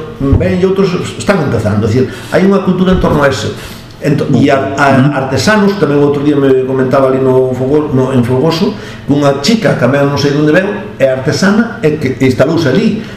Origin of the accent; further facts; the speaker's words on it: Galicia, Spain; Decir, somos galegos siempre